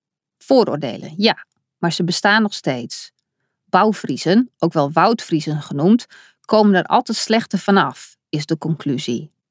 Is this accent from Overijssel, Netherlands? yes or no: no; Hallum, Friesland, Netherlands; zouden uiteindelijk in Hallem belanden, waar ik ben geboren en getogen en waar mijn ouders nog altijd wonen.